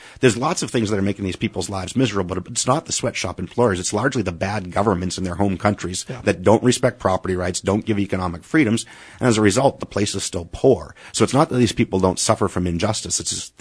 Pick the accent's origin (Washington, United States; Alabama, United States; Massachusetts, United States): Massachusetts, United States; Haverhill; now in West Texas, United States; I'm relatively new here to West Texas still, if the accent hasn't come through. I grew up in New England. In fact, Haverhill, Massachusetts, which was known as the Shoe City